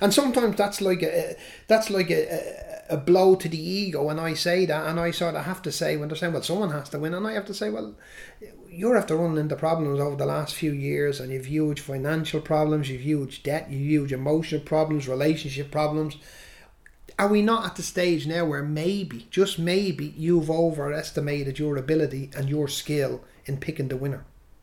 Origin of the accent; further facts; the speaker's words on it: Dublin, Leinster, Ireland; I'm from Dublin originally